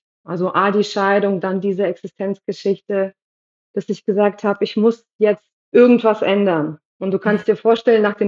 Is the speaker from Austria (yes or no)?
no; Russia; now in Germany; ich komme ja aus Russland, ich bin Aussiedlerin in Russland, ich bin in den 80er Jahren aufgewachsen